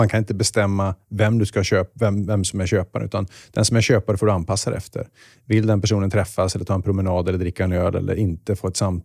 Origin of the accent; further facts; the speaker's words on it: Luleå, Norrbotten County, Sweden; allt vi hade lärt mig på mina religionslektioner hemma i Luleå.